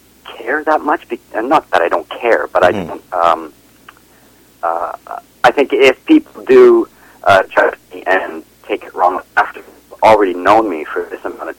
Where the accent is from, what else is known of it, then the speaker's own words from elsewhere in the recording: Montreal, Quebec, Canada; But I do mention, growing up in Montreal, and my time in school